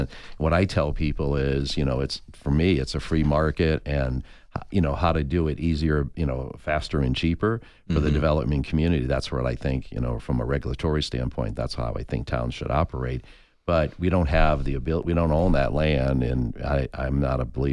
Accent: New England, United States; Well, and I grew up in New England, so we had a basement, we had an attic

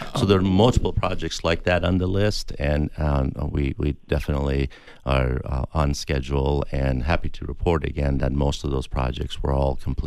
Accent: Madison, Wisconsin, United States; So just to put it in context, I grew up in Madison, Wisconsin, and we only had the construction season and we had the winter.

